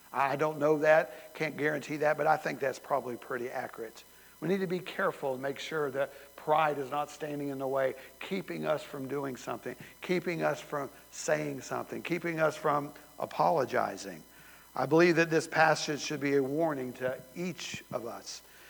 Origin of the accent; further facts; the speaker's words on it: the South, United States; I guess that was the way we grew up in the South.